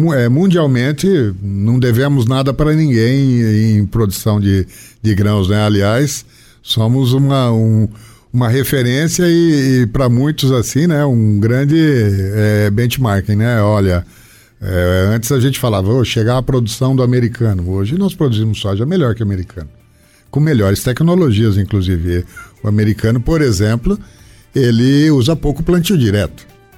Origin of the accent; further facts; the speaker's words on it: Paraná, Brazil; a gente fica muito tranquilo, né, sendo paranaense, falando das cooperativas daqui